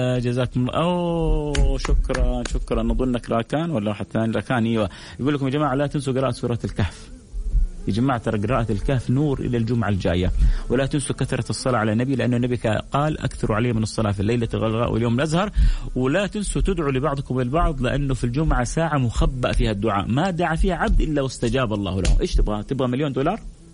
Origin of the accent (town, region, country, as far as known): Abha, Asir, Saudi Arabia